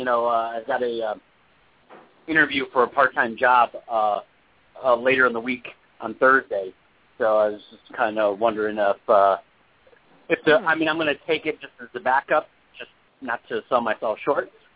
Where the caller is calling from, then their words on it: California, United States; I'm calling from California.